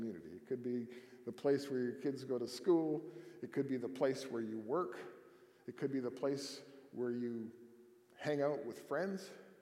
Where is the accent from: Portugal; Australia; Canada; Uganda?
Canada; now in Dallas, United States; I've been in Dallas for 32 years, I'm still a Canadian citizen, much to the chagrin of some of my friends. But I call Dallas home. It's the place I've lived longest in my life, even though I'm 65 years old.